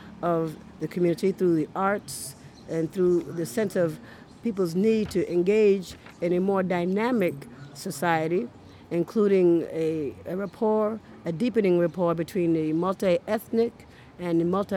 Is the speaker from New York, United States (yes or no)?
yes; Westbury, New York, United States; also born or lived in New Rochelle; Actually, I was born in New Rochelle, New York, and I grew up in Long Island, particularly Westbury, Long Island.